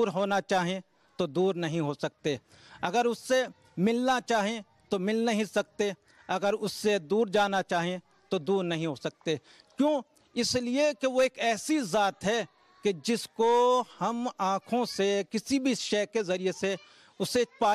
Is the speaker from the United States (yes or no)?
no; India; اس لیے کہ ہم نے، چونکہ ہندوستان کے رہنے والے ہیں ہم، اور اہل ہنوس سے ہماری اس سلسلے میں گفتگو ہوئی